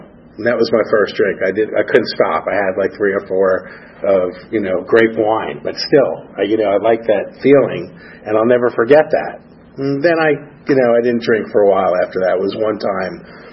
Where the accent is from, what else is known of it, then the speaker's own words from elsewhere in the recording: New Jersey, United States; born there; So I was born in New Jersey in 1963, middle class family, middle child of three. I grew up with a normal life.